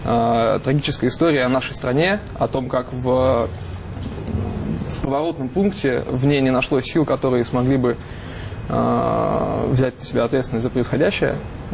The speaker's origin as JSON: {"language": "Russian", "region": "Siberia", "country": "Russia", "said": "Да, я тоже из Сибири."}